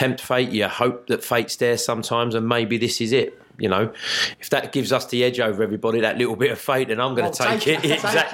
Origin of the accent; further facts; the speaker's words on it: London, United Kingdom; I went to Tottenham, I was against a load of people because I was coming from South London into North London.